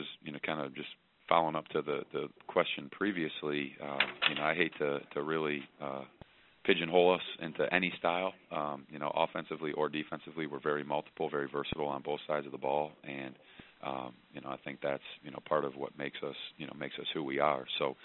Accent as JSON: {"language": "English", "region": "Ohio", "country": "United States", "tie": "born or raised there", "said": "this is my hometown. I grew up in Northeast Ohio"}